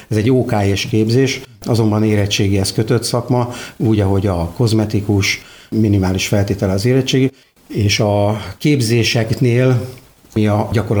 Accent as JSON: {"language": "Hungarian", "town": "Taksony", "region": "Pest", "country": "Hungary", "tie": "born or raised there", "also_born_or_lived": "Budapest", "said": "mivel én Taksonyban születtem, illetve Budapesten születtem, de Taksonyban gyerekeskedtem, Pestre közel följártunk"}